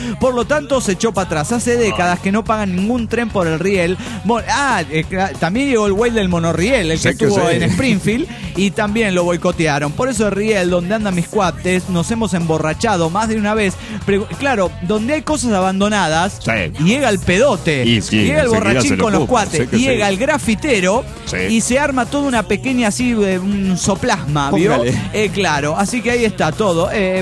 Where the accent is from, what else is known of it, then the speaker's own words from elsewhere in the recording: La Paz, Bolivia; Hola, amigos … de La Paz, Bolivia.